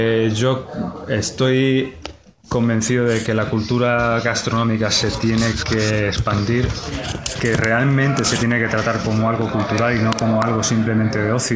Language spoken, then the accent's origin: Spanish; Madrid, Community of Madrid, Spain; born there; Yo he nacido en Madrid y mi familia proviene de un pueblecito de Toledo.